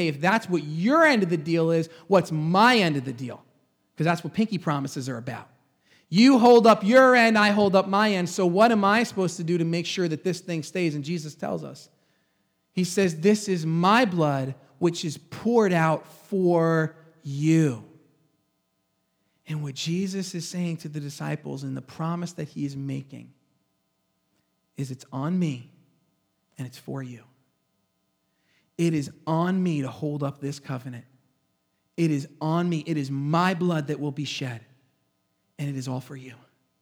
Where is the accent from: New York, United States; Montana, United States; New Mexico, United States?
New York, United States; for some reason, we don't like simple because we're from Long Island.